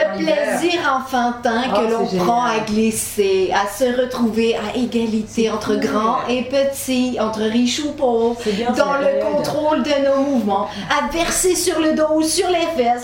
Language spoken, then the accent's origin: French; Quebec City, Quebec, Canada; Ça me rappelle mon enfance à Québec, à la ville de Québec.